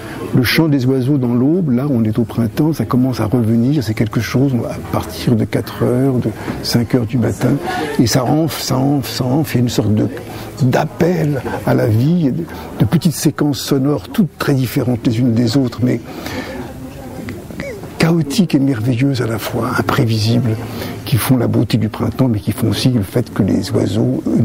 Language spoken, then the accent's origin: French; Normandy, France; also born or lived in Le Havre; En plus, je suis un Normand, j'ai vécu au Havre et je suis né en Normandie